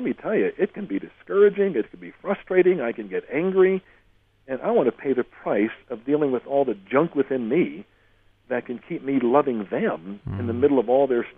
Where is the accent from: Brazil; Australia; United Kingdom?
United Kingdom; speaking as a Brit